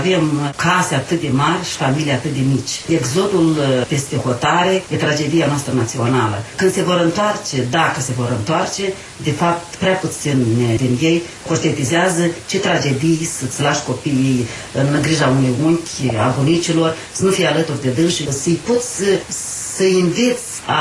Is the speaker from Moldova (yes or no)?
yes; Moldova; born there; Îmi pare rău că m-am născut în Republica Moldova